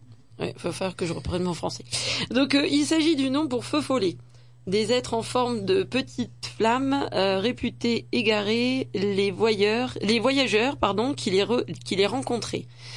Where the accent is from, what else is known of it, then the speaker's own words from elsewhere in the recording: Hauts-de-France, France; je suis pas du Pas-de-Calais, je suis du Nord.